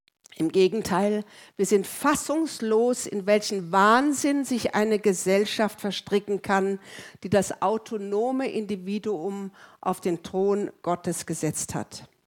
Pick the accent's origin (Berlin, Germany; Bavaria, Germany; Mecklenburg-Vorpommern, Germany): Bavaria, Germany; Ich komme aus dem Chiemgau in Oberbayern.